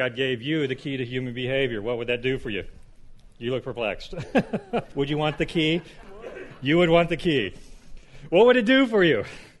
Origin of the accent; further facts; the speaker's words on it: Oklahoma, United States; I'm originally from Oklahoma, got my bachelor's degree in mechanical engineering, and I wanted to be an astronaut.